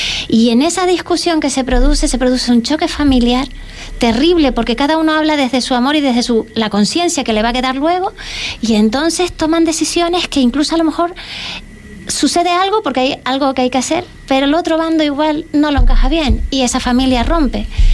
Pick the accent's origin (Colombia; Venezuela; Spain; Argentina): Spain; Canary Islands; Incluso el mío, yo soy de Tenerife